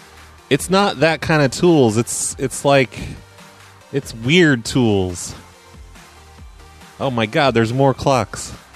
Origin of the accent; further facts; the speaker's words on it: United Kingdom; I was raised in Britain